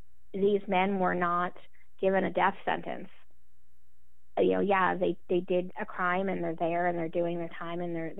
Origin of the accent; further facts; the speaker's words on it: New Jersey, United States; I know that I'm from New Jersey